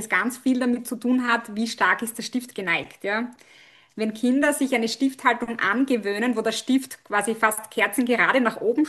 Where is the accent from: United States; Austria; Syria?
Austria; In der zweiten Klasse wird bei uns in Österreich mit der Schreibschrift meistens begonnen.